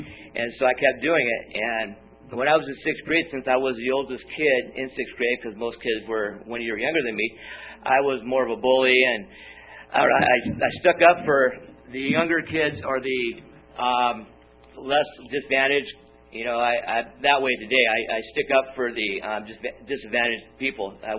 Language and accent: English; Long Beach, California, United States; I grew up in Long Beach, as I mentioned, and my neighborhood consisted of a lot of older kids, probably 5 years my senior.